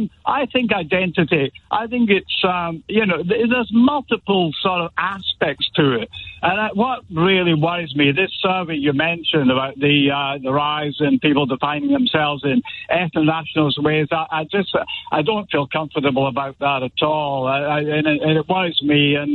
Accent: Scotland, United Kingdom; born there; I was born in Scotland. I actually call myself British by birth. But I also have, I also define myself in terms of heritage, because I had a Danish grandfather who was an immigrant between the wars, and he married an English woman

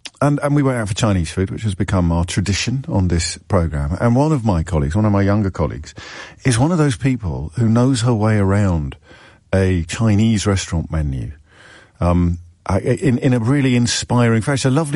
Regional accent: United Kingdom; We presume that we will be treated differently from other third countries because we're British, for goodness sake

